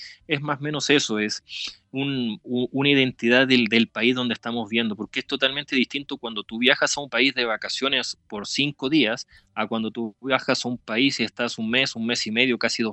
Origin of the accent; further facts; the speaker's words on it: Chile; como chilenos nosotros tenemos un acento, tenemos una forma de hablar totalmente distinta, primero muy rápido. Y después de hablar rápido tenemos modismos que no se conocen en otros lugares, que solo chilenos pueden entender.